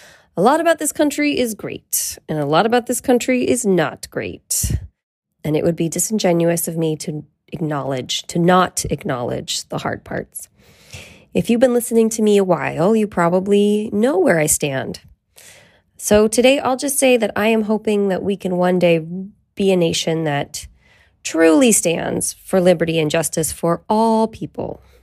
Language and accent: English; Petaluma, California, United States; We're still in my hometown, Petaluma.